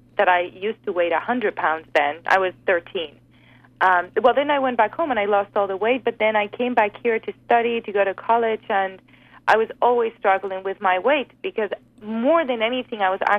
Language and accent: English; Spain; moved away; Well, you know, growing up in Spain, I grew up on the Mediterranean diet and I never had a problem with weight.